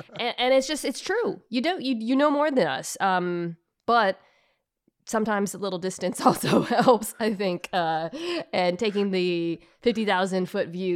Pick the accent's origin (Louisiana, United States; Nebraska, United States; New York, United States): Nebraska, United States; Omaha; born there; I was born in the state of Nebraska. I was born in Omaha at Offutt Air Force Base.